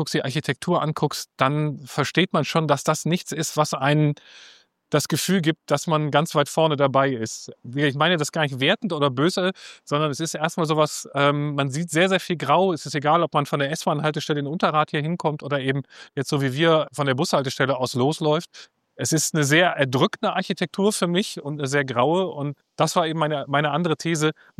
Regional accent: Düsseldorf, North Rhine-Westphalia, Germany; also born or lived in Neuss / Bonn; Ich bin gebürtiger Düsseldorfer und auch nie so richtig weggekommen. Also ich habe mal ein paar Jahre in Neuss gewohnt mit meinen Eltern, als ich ein Kind war. Und ich habe während des Studiums mal 3 Jahre in Bonn gewohnt, sonst aber immer in Düsseldorf.

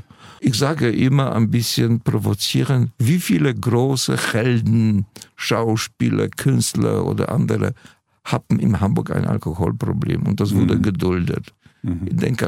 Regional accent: Wrocław, Lower Silesian Voivodeship, Poland; dass in Schlesien, meiner Heimatstadt Breslau, die Obdachlosen auf der Straße verhungern.

